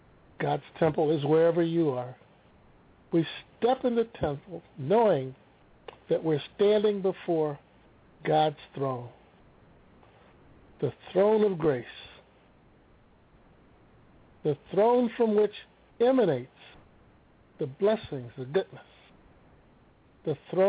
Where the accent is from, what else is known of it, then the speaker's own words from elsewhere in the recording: Missouri, United States; Now, you know, I'm from Missouri, which is a show me state.